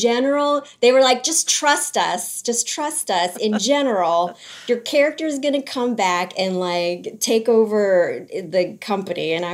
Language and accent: English; New Orleans, Louisiana, United States; because I grew up in New Orleans and I love a good loud sequin and feather ensemble on a Tuesday afternoon.